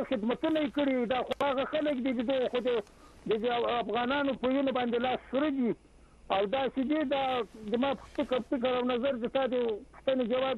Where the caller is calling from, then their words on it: Khyber Pakhtunkhwa, Pakistan; زه د خیبر پښتونخوا حریفون نه یم، … ستاسو دایمي اورېدونکی.